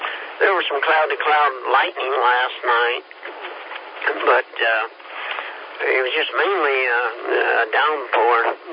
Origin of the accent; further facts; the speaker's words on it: Kansas, United States; I've only been here 11 years. I'm from Kansas